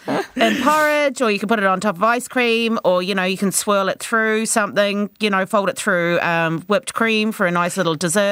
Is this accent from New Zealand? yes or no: yes; New Zealand; I'm actually from New Zealand.